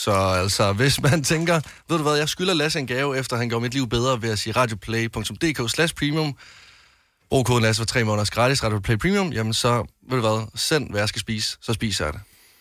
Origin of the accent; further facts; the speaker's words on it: Jutland, Denmark; Selvom jeg er jyde